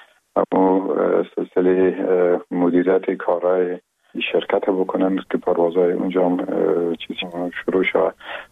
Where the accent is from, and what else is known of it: Afghanistan; born or raised there